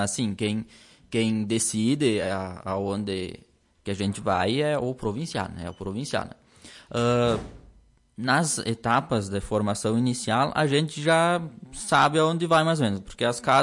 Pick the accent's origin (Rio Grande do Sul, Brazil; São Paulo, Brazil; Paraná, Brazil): Rio Grande do Sul, Brazil; Marau; Eu sou natural de Marau, né? Aqui bem próximo, aqui de Lagoa Vermelha, né? Mas eu estava em Porto Alegre antes de vir para Lagoa Vermelha.